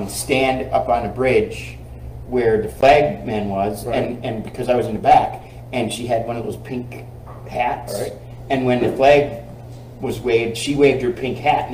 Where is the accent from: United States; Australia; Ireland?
United States; Wisconsin; like I'm from Wisconsin, so Road America, when I was a kid growing up, my dad would take me there